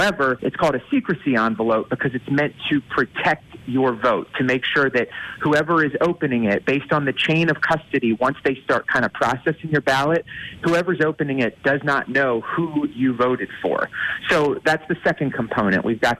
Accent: Virginia, United States; No, well, I'm from Southern Virginia, but I actually went to a camp up in Wayne County for many years.

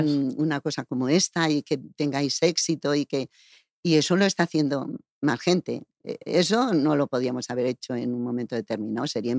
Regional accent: Jaén, Andalusia, Spain; Yo soy de Jaén, decía, oye.

